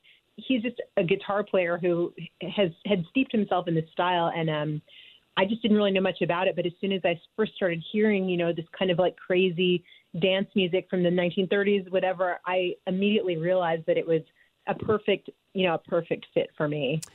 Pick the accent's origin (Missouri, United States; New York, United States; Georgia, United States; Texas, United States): Missouri, United States; Kansas City; Yeah, I'm from Kansas City. And, you know, I grew up playing classical music.